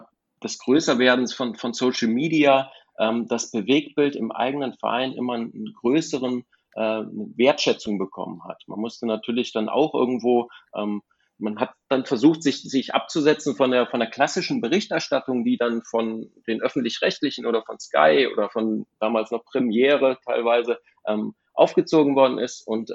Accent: Bonn, North Rhine-Westphalia, Germany; Also ich komme aus Bonn und habe in St. Augustin an der Hochschule dort studiert, Technikjournalismus.

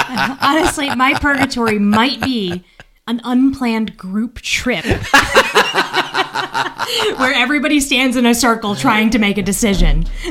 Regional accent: Midwest, United States; You know, as a Midwesterner, I'm not going to go get a burger in Boston.

